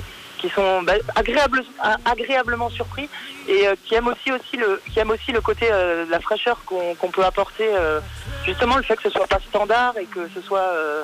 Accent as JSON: {"language": "French", "region": "Grand Est", "country": "France", "said": "On se croyait un petit peu chez nous, en Alsace."}